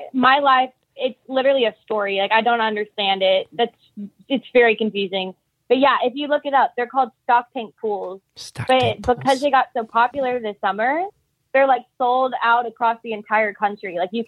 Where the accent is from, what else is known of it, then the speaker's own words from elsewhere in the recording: the South, United States; So I don't know if you can tell, but I'm from the South, as I like almost said.